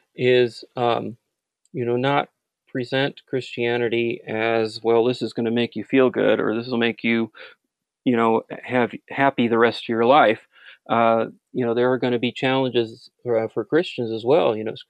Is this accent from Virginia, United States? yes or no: no; Los Angeles, California, United States; myself who was born and raised in Los Angeles area